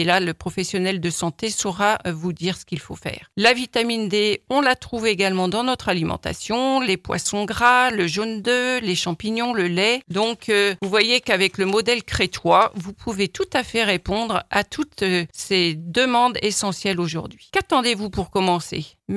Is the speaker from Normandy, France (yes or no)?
yes; Normandy, France; Alors moi, je suis normande